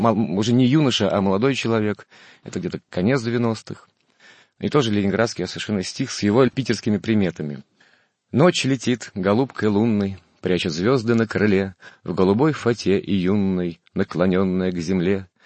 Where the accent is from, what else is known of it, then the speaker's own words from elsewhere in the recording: Saint Petersburg, Russia; Вот я юный питерец, мне еще буквально 17 лет.